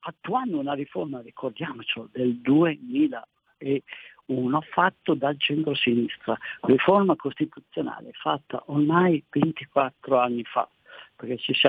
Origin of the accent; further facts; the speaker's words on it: Lombardy, Italy; parlando da lombardo ovviamente